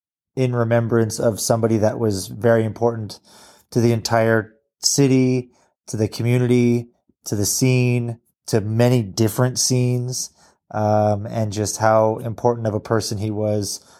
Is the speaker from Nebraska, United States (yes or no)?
no; Oxnard, California, United States; now in Pennsylvania, United States; I grew up in Oxnard and the Wainimi area, and Matt and Marcus are about 5 years younger than me